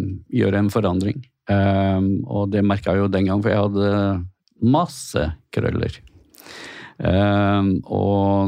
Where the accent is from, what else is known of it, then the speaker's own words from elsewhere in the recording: Bergen, Vestland, Norway; also born or lived in Askøy; Og jeg kommer jo fra Bergen. Jeg født på kvinneklinikken der. Så, eller jeg får vel si at jeg fra Askøy.